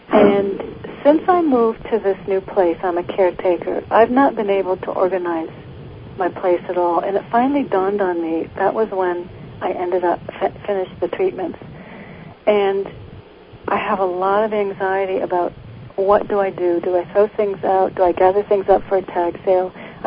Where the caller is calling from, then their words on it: Connecticut, United States; I'm in Connecticut.